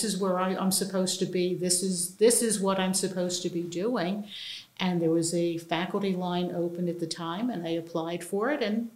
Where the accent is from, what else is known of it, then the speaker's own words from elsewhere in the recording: New Jersey, United States; I grew up in southern New Jersey in the Pine Barrens, pretty much in the middle of nowhere.